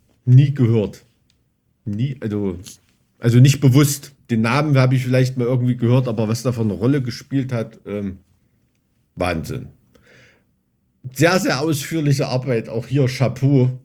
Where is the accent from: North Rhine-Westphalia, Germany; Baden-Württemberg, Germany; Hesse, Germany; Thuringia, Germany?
Thuringia, Germany; Weimar; Deshalb kennen die auch alle Weimar, wo ich herkomme. Dieses ist eigentlich Nest, ne?